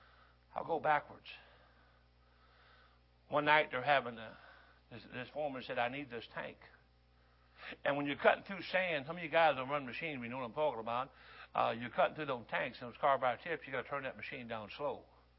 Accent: Detroit, Michigan, United States; I grew up in Detroit, man. I grew up in machine capital of the world.

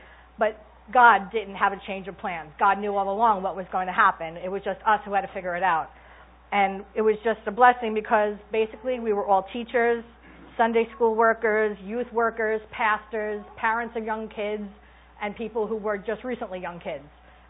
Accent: New York, United States; I said, good evening … I'm a teacher from New York.

